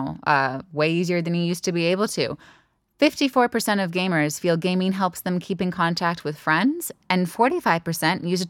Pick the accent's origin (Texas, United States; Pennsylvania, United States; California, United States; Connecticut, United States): California, United States; I'm from California, and there are a lot of nerds in California.